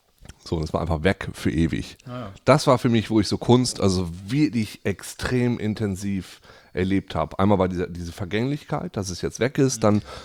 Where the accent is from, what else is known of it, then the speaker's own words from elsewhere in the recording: Leer, Lower Saxony, Germany; in der kleinen Stadt, wo ich herkomme, in Leer, da gehen die Leute ins Theater